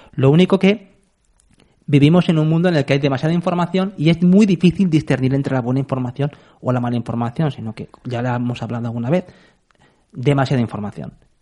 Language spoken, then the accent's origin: Spanish; Spain; A ver, aquí somos españoles y hablamos en español y nos cuestan los segundos idiomas, nos cuestan.